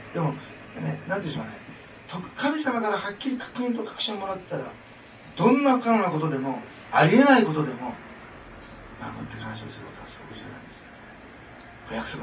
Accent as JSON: {"language": "Japanese", "region": "Osaka", "country": "Japan", "tie": "born there", "said": "私大阪生まれでせっかちですから、"}